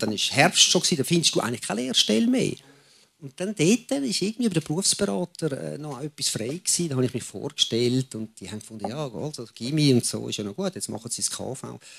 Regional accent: Urdorf, Zurich, Switzerland; Ich habe das Gymi gemacht, nicht so weit entfernt von hier. Ich bin in Urdorf aufgewachsen.

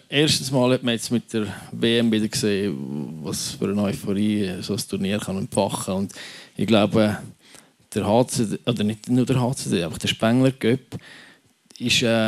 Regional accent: Switzerland; Ja, ich glaube, der Stellenwert dort vom Sport ist noch mal ein bisschen höher als bei uns in der Schweiz

